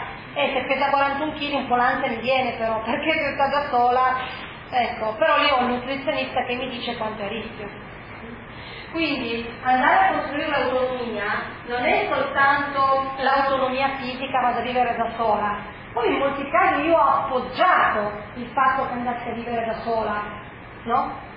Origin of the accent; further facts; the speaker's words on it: Piedmont, Italy; Io sono piemontese dopo da 7 generazioni, e invece tutti mi dicono che è molto invece, perché la madre era siciliana, con 3 figli in un palazzo tutto di siciliani.